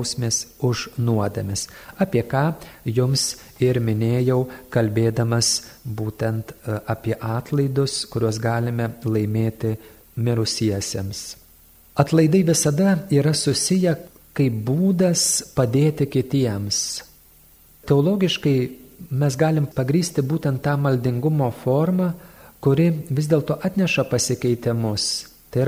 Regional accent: Samogitia, Lithuania; ypač aš kaip žemaitis, turiu pasakyti

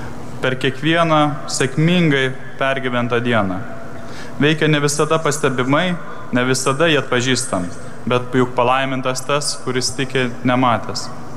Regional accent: Vilnius, Vilnius County, Lithuania; gyvenu ir gimiau Vilniuje

